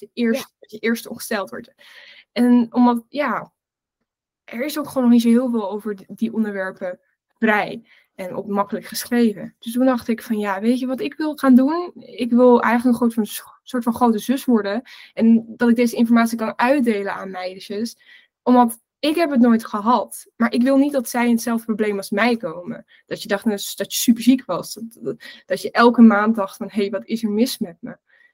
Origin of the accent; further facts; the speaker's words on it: Zoelen, Gelderland, Netherlands; Ik ben 22 jaar oud en ik kom uit Gelderland. Heel klein plekje, Zoelen. Super weinig in bewoners, dus niemand kent het eigenlijk.